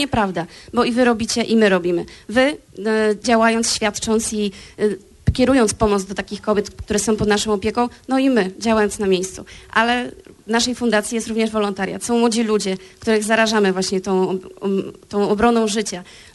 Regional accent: Szczecin, West Pomeranian Voivodeship, Poland; Wiecie, że jesteśmy ze Szczecina

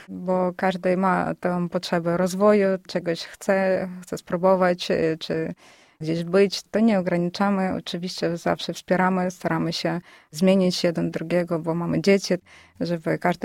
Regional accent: Lviv Oblast, Ukraine; now in Poland; W Ukrainie mieszkaliśmy niedaleko od Lwowa. Oboje pochodzimy z tego samego miasta, tak?

